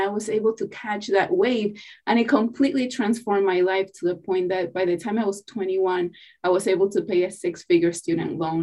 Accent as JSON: {"language": "English", "country": "Peru", "lives_now": "New York, United States", "said": "I'm originally from Peru."}